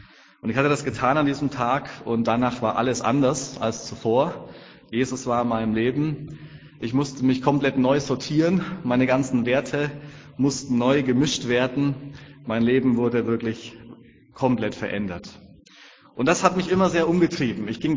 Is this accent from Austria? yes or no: no; Germany; wir sind ja als Deutsche immer so ein bisschen Skeptiker, was Zahlen betrifft.